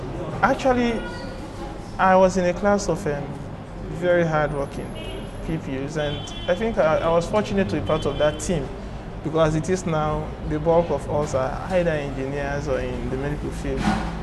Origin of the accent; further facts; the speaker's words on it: Kenema, Eastern Province, Sierra Leone; also born or lived in Kono / Kambia; I'm actually from the east of the country. My place of origin is in Kenema, but I was born in Kono on the 19th of January, 1985.